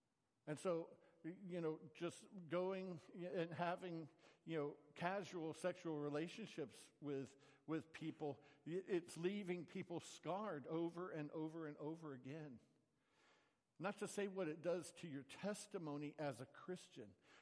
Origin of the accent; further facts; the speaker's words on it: the South, United States; now in California, United States; It's so different than when I grew up in the South.